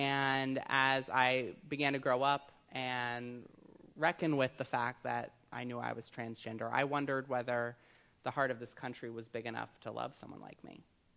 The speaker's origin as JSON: {"language": "English", "region": "Delaware", "country": "United States", "tie": "born or raised there", "said": "I actually just drove straight up from Dover, Delaware, the state capital of my home state of Delaware"}